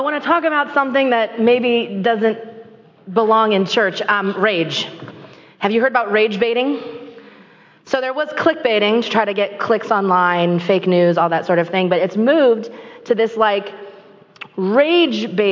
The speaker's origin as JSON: {"language": "English", "region": "Washington", "country": "United States", "said": "I'm from Washington. I would call myself a Washingtonian, but I've spent a lot of my time over in Eastern Washington, where we don't do this."}